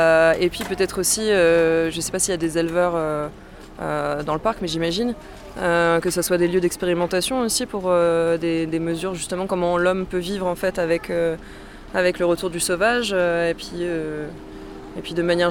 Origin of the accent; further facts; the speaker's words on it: Pyrenees, France; Moi je connaissais pas trop les Alpes avant, moi je viens des Pyrénées plutôt.